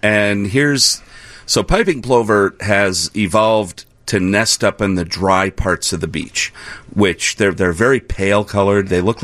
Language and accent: English; Chicago, Illinois, United States; I grew up in Lincoln Park across the street from the zoo, and I started birding as a kid in 1973.